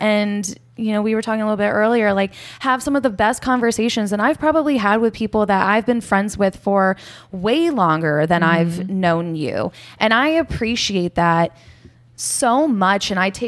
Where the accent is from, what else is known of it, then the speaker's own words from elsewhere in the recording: Youngstown, Ohio, United States; now in Lakewood, United States; The Youngstown area.